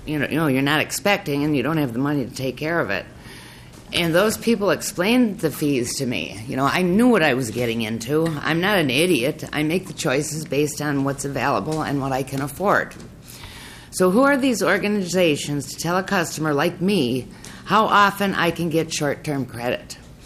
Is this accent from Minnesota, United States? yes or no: yes; Blaine, Minnesota, United States; I'm from Blaine.